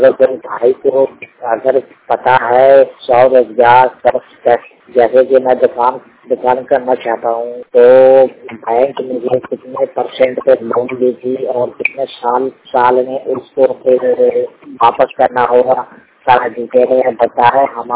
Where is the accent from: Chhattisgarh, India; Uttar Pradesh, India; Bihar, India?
Bihar, India; Vaishali; मैं वैशाली जिले का रहने वाला हूँ, बिहार का।